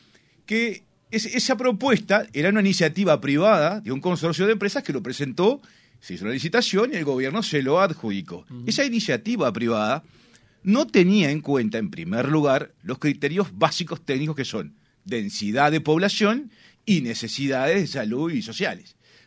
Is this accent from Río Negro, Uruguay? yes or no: no; Paysandú, Uruguay; Otra cuestión, yo soy de Paysandú.